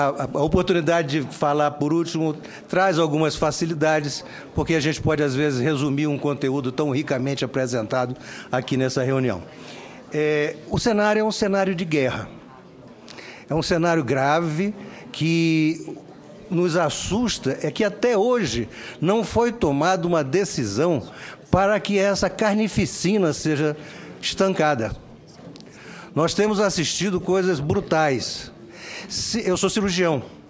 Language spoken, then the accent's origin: Portuguese; Rio Grande do Norte, Brazil; also born or lived in Amazonas; eu sou amazonense de nascença, da onde está a nossa senadora Grazioti. Eu morei no Rio Grande do Norte, onde me criei